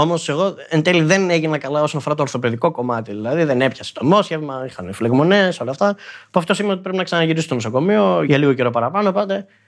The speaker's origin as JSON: {"language": "Greek", "town": "Volos", "region": "Thessaly", "country": "Greece", "tie": "born there", "said": "Είμαι 34 μισό χρόνο, τώρα θα γίνω 35. Το 87 γεννήθηκα στο Βόλο"}